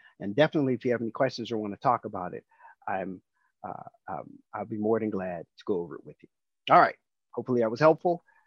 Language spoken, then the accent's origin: English; United States; When we kind of go somewhere, the first thing we say is we're American, and we have that pride